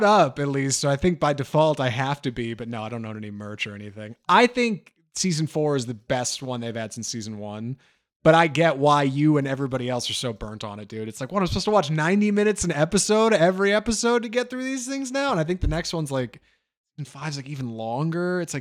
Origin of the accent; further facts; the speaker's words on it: Texas, United States; But being that I'm from Texas, I sure feel a relation to it.